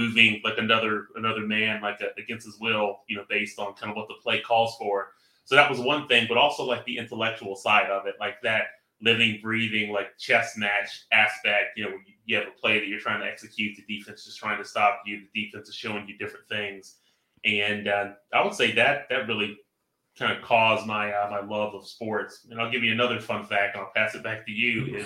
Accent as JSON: {"language": "English", "region": "Alabama", "country": "United States", "tie": "born or raised there", "said": "That was the team that was closest to us growing up in Alabama."}